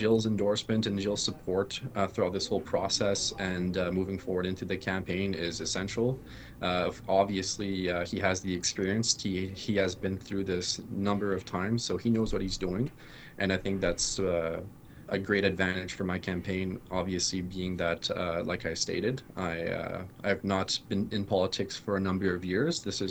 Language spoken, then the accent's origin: English; Timmins, Ontario, Canada; I was born and raised in Timmins. I completed my education locally as well